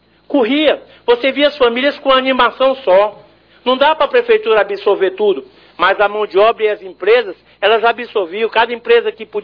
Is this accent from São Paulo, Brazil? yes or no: no; Sena Madureira, Acre, Brazil; eu sou de Sena Madureira e tenho orgulho de morar lá.